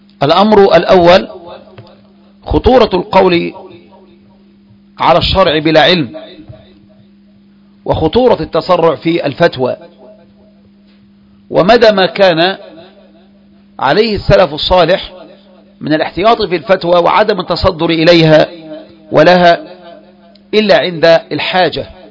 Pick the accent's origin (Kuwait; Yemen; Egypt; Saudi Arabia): Egypt; تلك البلاد التي نحن فيها وهي بلدنا مصر